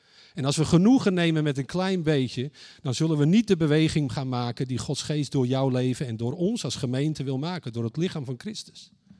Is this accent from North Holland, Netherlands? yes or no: yes; North Holland, Netherlands; now in Heerhugowaard, Netherlands; Wij zijn, we komen oorspronkelijk uit Zaandam en Den Helder. We wonen nu in Heerhugowaard.